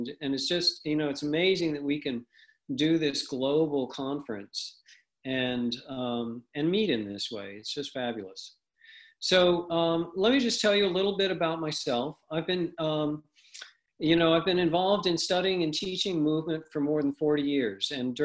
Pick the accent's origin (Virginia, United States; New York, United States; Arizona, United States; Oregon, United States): Oregon, United States; Talent; I live in Southern Oregon in the United States, and in fact, you may have seen my hometown of Talent in the news a month ago